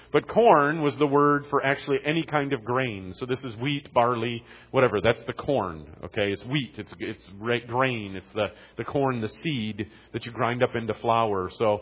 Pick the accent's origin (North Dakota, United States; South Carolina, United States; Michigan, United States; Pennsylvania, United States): Michigan, United States; Detroit; I grew up in Detroit area, and so we knew the names of some of the like platforms of the cars.